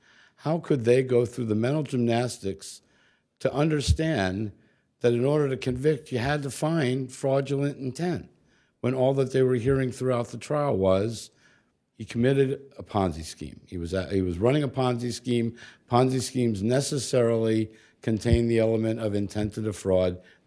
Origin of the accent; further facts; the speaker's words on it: Philadelphia, Pennsylvania, United States; I'm from Philadelphia, so I can't do anything about that.